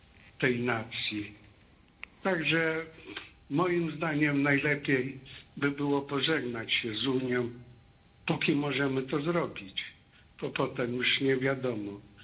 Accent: Pomeranian Voivodeship, Poland; Ja jestem Kaszubą. Moja rodzina mieszkała w okolicach Gdańska kilkaset lat.

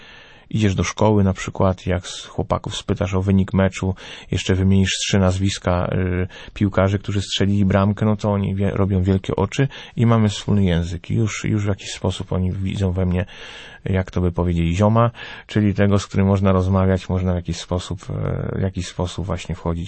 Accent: Toruń, Kuyavian-Pomeranian Voivodeship, Poland; Też jestem z Torunia, no to nie mogło być inaczej

